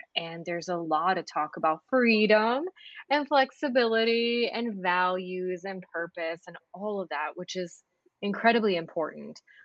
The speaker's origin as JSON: {"language": "English", "country": "Serbia", "said": "You might have tried to ask my, you know, guess my accent. You would have no idea that I'm Serbian."}